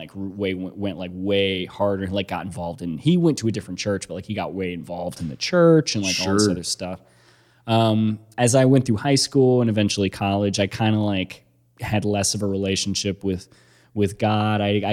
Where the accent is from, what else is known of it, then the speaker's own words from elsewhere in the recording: Kansas City, United States; Yeah, I grew up in Kansas City. I went to Catholic school from like kindergarten to eighth grade.